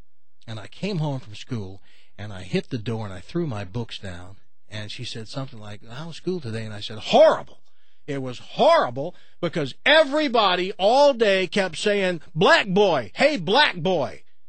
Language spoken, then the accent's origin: English; the South, United States; I grew up in the South, and deep enough in the South where there was colored town